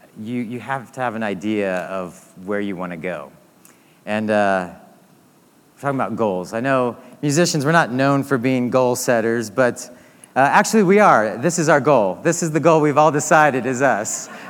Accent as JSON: {"language": "English", "town": "San Diego", "region": "California", "country": "United States", "tie": "born or raised there", "said": "I'm a snowboarder, and So I've always been, and I grew up in San Diego, so I've always been fascinated with skate culture and snowboard culture"}